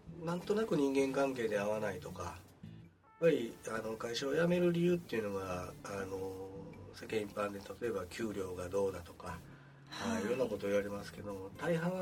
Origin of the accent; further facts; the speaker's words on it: Kobe, Hyogo, Japan; 地元神戸ということもあってですね、